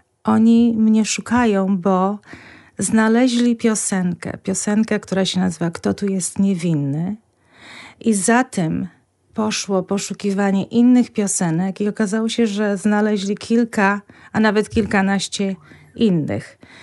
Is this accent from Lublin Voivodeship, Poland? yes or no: yes; Kurów, Lublin Voivodeship, Poland; moved away as an adult; now in United States; Urodziłam się w Kurowie. Tam się wychowałam. I od momentu, kiedy przyjechałam tu na studia do Lublina, moje życie już w większości było związane właśnie z Lublinem, aż do wyjazdu do Stanów.